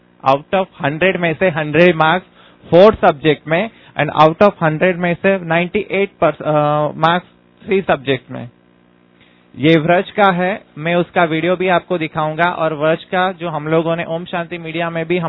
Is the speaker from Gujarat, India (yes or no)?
yes; Katlal, Gujarat, India; मैं कटलाल गांव से हूँ, नडियाद सॉप जोन आता है हमारा, गुजरात से है।